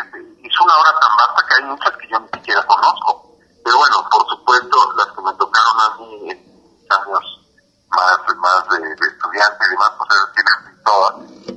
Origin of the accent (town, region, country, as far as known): Mexico